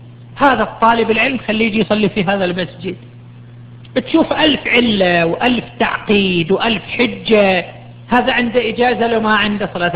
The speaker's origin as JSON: {"language": "Arabic", "town": "Qatif", "region": "Eastern Province", "country": "Saudi Arabia", "said": "لكن مع الأسف هذا لم يترتب عندنا في القطيف لحد الآن"}